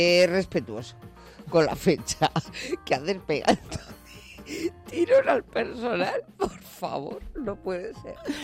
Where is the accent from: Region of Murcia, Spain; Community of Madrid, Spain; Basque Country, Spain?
Basque Country, Spain; luego dice que los vascos somos brutos